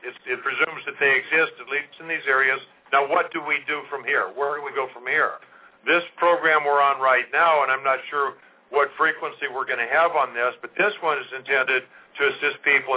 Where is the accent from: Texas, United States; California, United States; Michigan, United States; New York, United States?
California, United States; I was raised in California. When I got back from Vietnam, California had the best roads in the country.